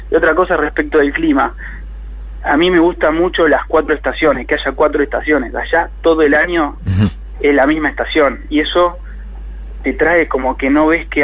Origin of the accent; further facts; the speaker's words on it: Argentina; moved away; yo creo que soy muy argentino